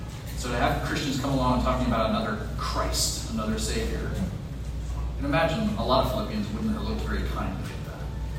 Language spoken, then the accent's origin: English; United States; also born or lived in Mozambique; the only white kid among my neighbors, I knew what it was like to be teased and mocked for kind of being the American outsider, right?